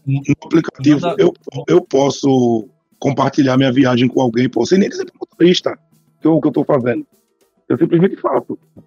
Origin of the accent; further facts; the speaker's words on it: Recife, Pernambuco, Brazil; Não, mano, sou de Recife.